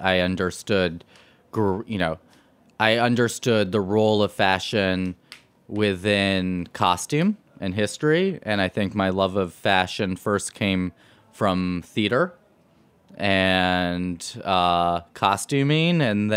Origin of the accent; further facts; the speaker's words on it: New York City, New York, United States; But growing up on Spring Street, we had our shopping was Little Italy and was Chinatown.